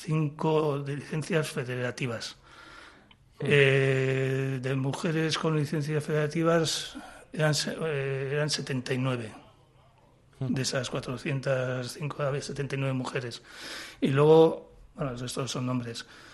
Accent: Bilbao, Basque Country, Spain; yo soy de Bilbao, yo vivo en Bilbao

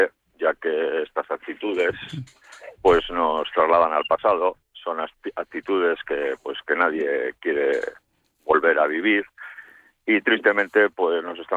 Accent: Basque Country, Spain; Nosotros somos parte de este pueblo. Nuestros hijos estudian en las ikastolas, en los diferentes colegios vascos. Nosotros somos parte de las cuadrillas que se mueven a diario por Euskadi.

